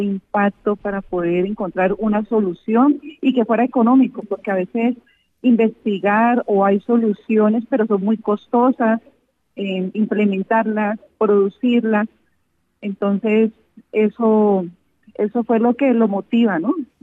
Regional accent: Timbío, Cauca, Colombia; Yo soy oriunda de Tindiro, Cauca, un municipio al sur de Popayán, de la capital blanca del país, y estudié en una institución pública conocida como en Colegio Mixto Carlos Albán.

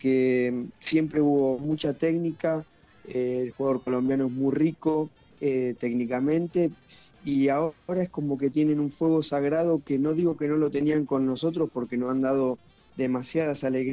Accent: Argentina; also born or lived in Cúcuta / Fortaleza; más porque estuve en Cúcuta y en Fortaleza, casi 9 años en un maravilloso país que quiero mucho. Siendo argentino digo que no

